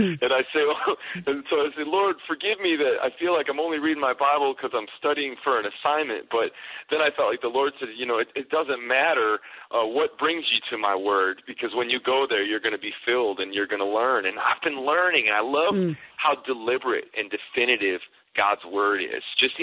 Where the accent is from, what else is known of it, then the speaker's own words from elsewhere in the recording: Chicago, Illinois, United States; I was a big Cubs fan growing up in Chicago